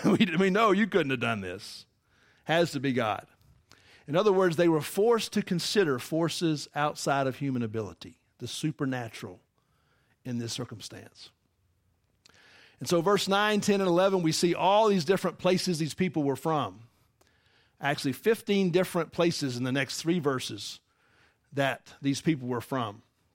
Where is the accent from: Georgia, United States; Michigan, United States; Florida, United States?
Georgia, United States; Atlanta; I'm a big city kid, I'm from Atlanta.